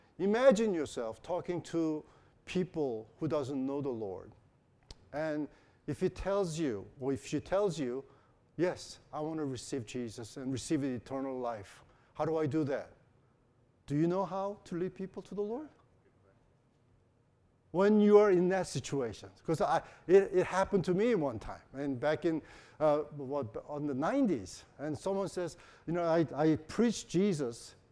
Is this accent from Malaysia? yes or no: no; South Korea; and I came from Korea, so the Buddhist people, you know, what they do is they spend their time in the mountain